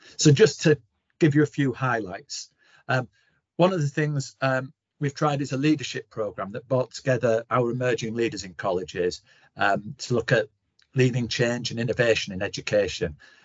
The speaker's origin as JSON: {"language": "English", "region": "Yorkshire and the Humber", "country": "United Kingdom", "accent": "Yorkshire", "said": "they both sound exactly the same in my Yorkshire accent."}